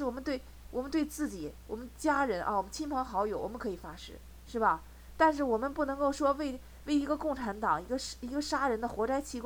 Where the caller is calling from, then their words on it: United States; 对，我是从美国打。